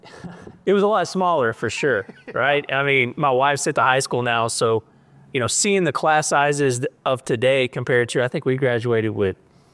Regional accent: Hideaway, Texas, United States; But yeah, grew up out of Hideaway, went to school, graduated from Lindale

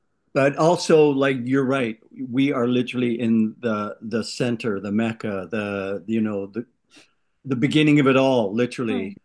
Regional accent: North West England, United Kingdom; born there; Well, I was born in the UK. I was born south of Liverpool.

